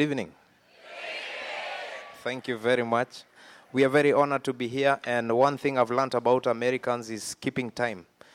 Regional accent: Kenya; We come from Kenya, East Africa, a tribe known as the Maasai people. We represent not just the Maasai, but we represent Kenya

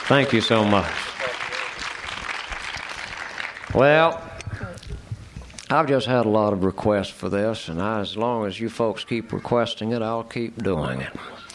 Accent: Nacoochee Valley, Georgia, United States; I was brought up in Nacoochie Valley, Georgia.

